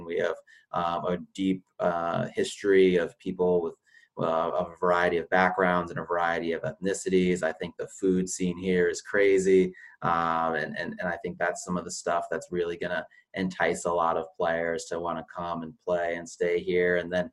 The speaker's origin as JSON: {"language": "English", "region": "Minnesota", "country": "United States", "tie": "born or raised there", "said": "I mean, we were growing up in Minnesota, obviously, and it's another kind of hockey crazy market."}